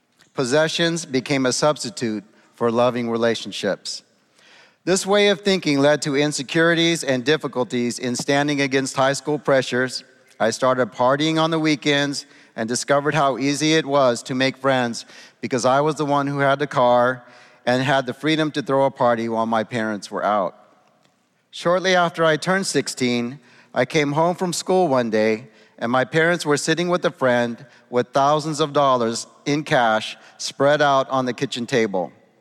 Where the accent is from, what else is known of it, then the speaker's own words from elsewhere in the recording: Redding, California, United States; I grew up in Redding, California with my mom and stepdad and five brothers.